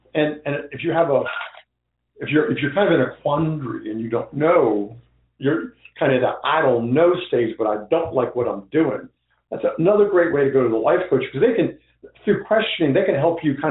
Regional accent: Dahlonega, Georgia, United States; I would have loved to put it in my hometown of Dahlonega, Georgia.

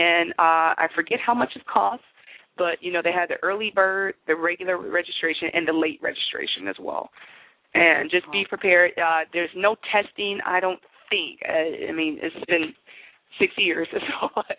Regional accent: Detroit, Michigan, United States; I was born and raised in Detroit.

